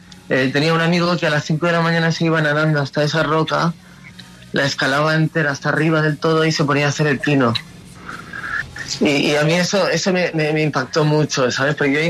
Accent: India; vengo de padres españoles. Y claro, me crié en la India, pero estudié también en Estados Unidos, entonces tengo algo de cultura.

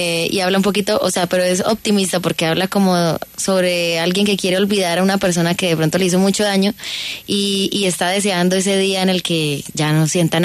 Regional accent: Bucaramanga, Santander, Colombia; now in Bogotá, Colombia; yo soy de Bucaramanga y pues llegué a Bogotá como en el 2009

